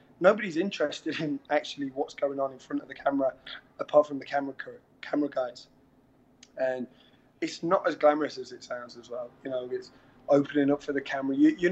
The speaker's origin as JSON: {"language": "English", "region": "England", "country": "United Kingdom", "said": "I'm an Englishman."}